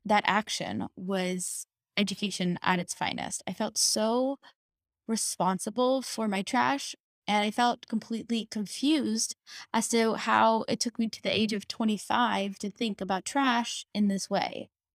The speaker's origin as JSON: {"language": "English", "town": "San Diego", "region": "California", "country": "United States", "said": "I am from San Diego, California, meaning that my family had a compost in the backyard, but also we shopped exclusively at Costco"}